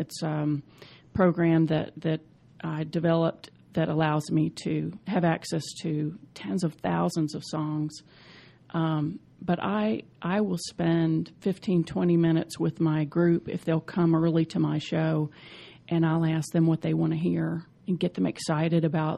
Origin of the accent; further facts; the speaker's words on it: Atlanta, Georgia, United States; Well, I'm originally from Atlanta.